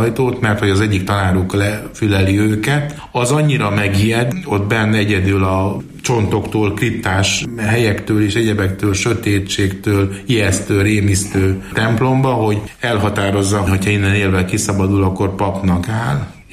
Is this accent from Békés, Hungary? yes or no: no; Gyöngyös, Heves, Hungary; born there; Hát meg én, mert én Gyöngyöshöz születtem